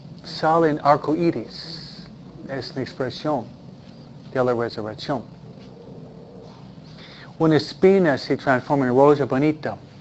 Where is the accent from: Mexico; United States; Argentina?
United States; New England; California no hay estaciones muy marcadas como hay en Nueva Inglaterra, de donde vengo yo, ¿no?